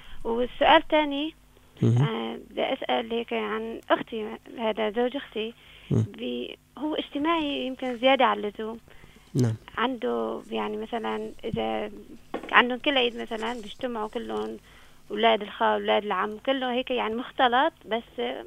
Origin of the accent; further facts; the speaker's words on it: Aleppo, Aleppo Governorate, Syria